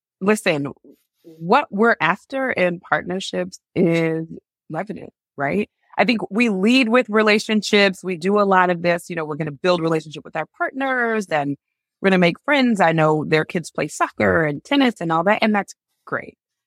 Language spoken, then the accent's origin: English; Atlanta, Georgia, United States; So I grew up in Atlanta. I'm very much a Southern belle, right?